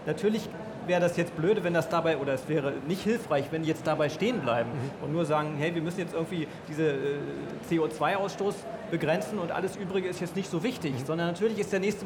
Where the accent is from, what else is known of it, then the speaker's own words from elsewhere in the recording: Rostock, Mecklenburg-Vorpommern, Germany; ich komme ja aus Rostock